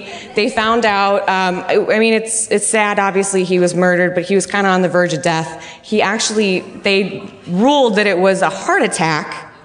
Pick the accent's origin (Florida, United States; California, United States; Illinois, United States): Illinois, United States; DeKalb; So I am from about an hour outside of the city, DeKalb, Illinois.